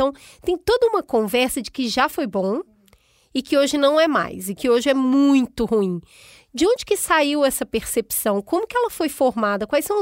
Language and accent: Portuguese; Belo Horizonte, Minas Gerais, Brazil; eu sou de Belo Horizonte e quando eu era bem criança